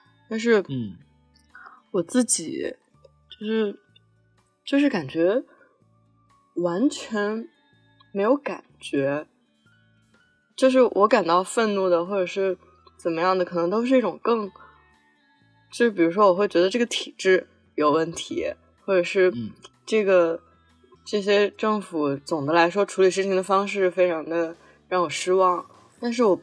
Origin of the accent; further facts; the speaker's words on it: Hubei, China; now in Beijing, China; 我首先我家是湖北的，然后我又再回到了北京一个被评为这个危险程度最高的地方